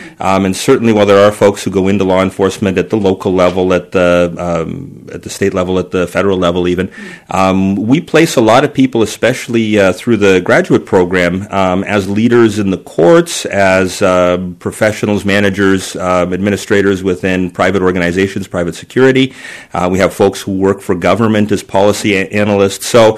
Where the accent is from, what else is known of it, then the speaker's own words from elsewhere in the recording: Windsor, Ontario, Canada; I grew up in the Windsor, Ontario area.